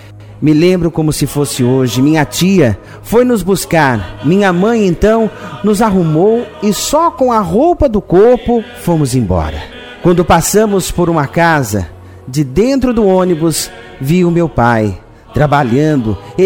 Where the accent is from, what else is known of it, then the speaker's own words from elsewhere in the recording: Ubatuba, São Paulo, Brazil; born there; Nasci em Ubatuba. Na época, minha família morava em uma casa sem água e sem luz.